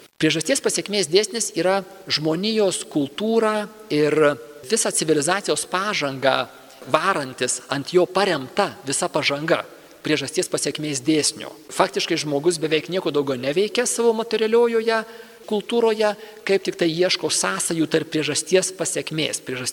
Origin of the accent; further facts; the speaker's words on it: Suvalkija, Lithuania; Aš esu suvalkietis savo kilme ir aš esu labai praktiškas.